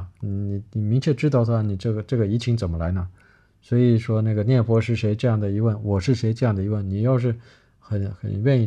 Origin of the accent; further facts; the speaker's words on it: China; 我们中国人说的大同世界